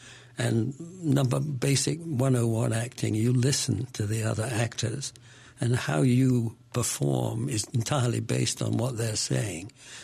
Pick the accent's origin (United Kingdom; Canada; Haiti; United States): United Kingdom; Glasgow, Scotland; born there; I was born in Curzon Street, within sight of Botanic Gardens, Maryhill.